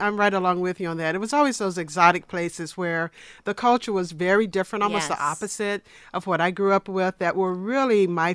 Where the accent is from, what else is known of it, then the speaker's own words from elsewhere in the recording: Georgia, United States; for a shy girl growing up in South Georgia and being thrown into the role of Pan Am